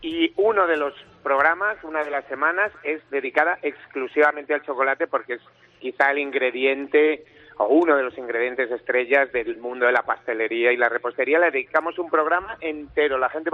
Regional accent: Galicia, Spain; yo sabía hacer fillos porque soy gallego y poco más.

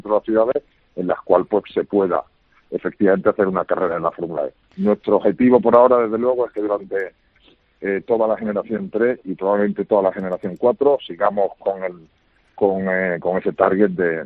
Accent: Seville, Andalusia, Spain; Yo soy de Sevilla, reciente.

